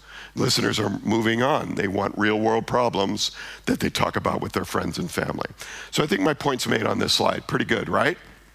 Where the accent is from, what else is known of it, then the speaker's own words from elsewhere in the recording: United States; I'm an American, I apologize.